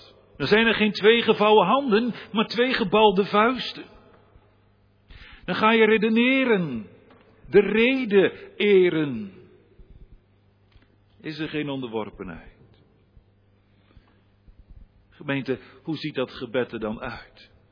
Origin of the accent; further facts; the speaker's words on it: Staphorst, Overijssel, Netherlands; Bij ons in Staphorst hadden ze vroeger klederdracht aan.